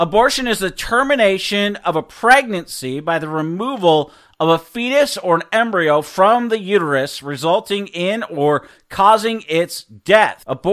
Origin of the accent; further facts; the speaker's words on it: Seattle, Washington, United States; I grew up in Seattle, which is strongly pro-choice.